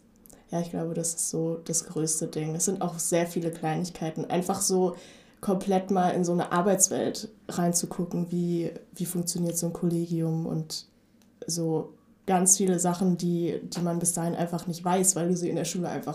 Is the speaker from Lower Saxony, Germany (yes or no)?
yes; Stadthagen, Lower Saxony, Germany; weil ich komme aus Stadthagen und ich fahre jeden Tag nach Hannover